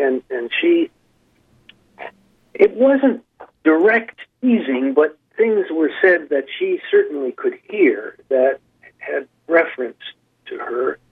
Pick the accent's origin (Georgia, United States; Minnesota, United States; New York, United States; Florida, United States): Minnesota, United States; Duluth; But by and large, I feel very much a part of the Duluth family. And this is my homage to the place where I was rai